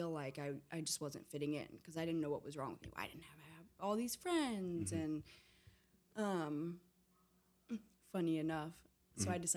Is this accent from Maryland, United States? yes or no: no; Fort Wayne, Indiana, United States; Fort Wayne, Indiana.